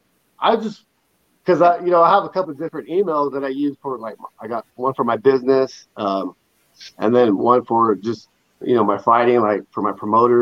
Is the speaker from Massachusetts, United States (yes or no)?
no; California, United States; now in Idaho Falls, United States; I'm from California, but I live in Idaho, Idaho Falls.